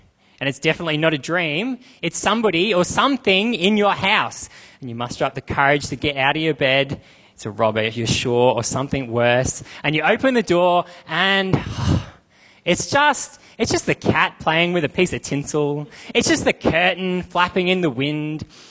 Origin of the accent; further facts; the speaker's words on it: Australia; Growing up in Australia, I don't think that we get just how ferocious and how untamable the sea was